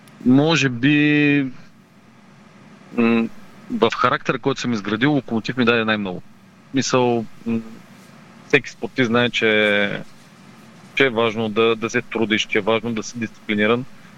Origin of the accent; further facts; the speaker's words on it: Plovdiv Province, Bulgaria; съм израснал на Лута, на 8 годишна възраст започна да тренирам, на 5 минути съм от стадиона